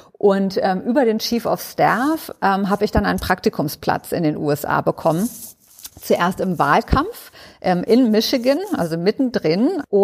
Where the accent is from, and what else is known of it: Germany; accent: German